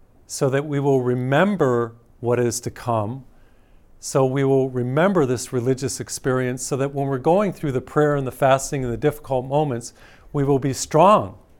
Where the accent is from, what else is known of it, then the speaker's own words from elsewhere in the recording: Massachusetts, United States; I come from Massachusetts, a middle-class neighborhood. I had never seen poverty like that.